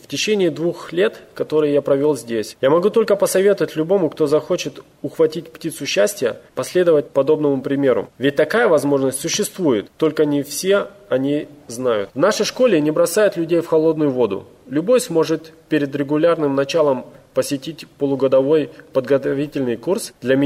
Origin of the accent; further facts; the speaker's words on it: Bavaria, Germany; Russian is a second language; Сам я приехал из Баварии, как раз для того, чтобы воплотить свои мечты в реальность.